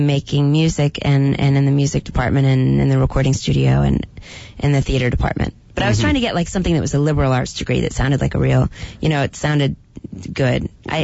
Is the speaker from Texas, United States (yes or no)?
yes; Dallas, Texas, United States; I grew up in Dallas, Texas.